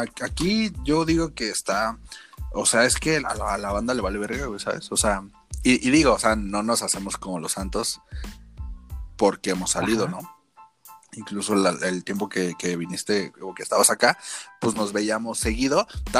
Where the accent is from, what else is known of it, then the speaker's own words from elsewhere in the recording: Mexico City, Mexico; por Torres, ajá, de Potrero. Porque de por acá somos, ¿no? Del Álvaro Obregón, delegación.